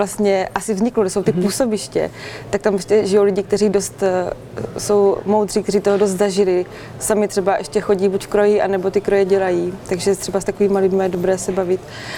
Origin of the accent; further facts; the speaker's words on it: Brno, South Moravian Region, Czechia; Já jsem paradoxně teda z města, já jsem z Brna, ale pocházím z rodiny, kde nás je 5 sourozenců a všichni jsme houslisti.